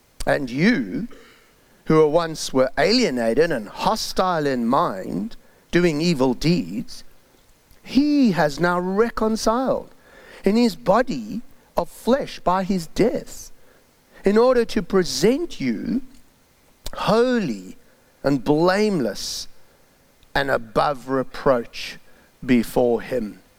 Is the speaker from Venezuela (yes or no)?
no; South Africa; I grew up in South Africa